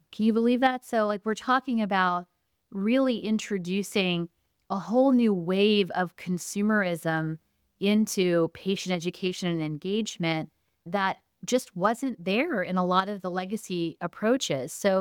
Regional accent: California, United States; You know, I'm from Silicon Valley. That's where my first two companies were.

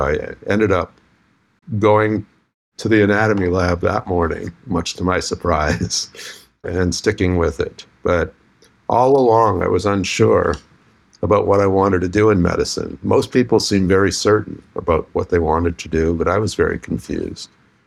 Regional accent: Winnipeg, Manitoba, Canada; I was a kid who grew up in Winnipeg, Manitoba. I'm still Canadian.

